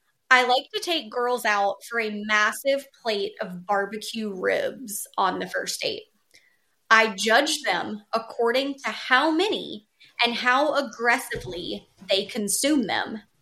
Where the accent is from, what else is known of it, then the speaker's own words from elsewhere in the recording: the South, United States; I'm from the South. I love cornbread. Was raised on it. Have it with most meals.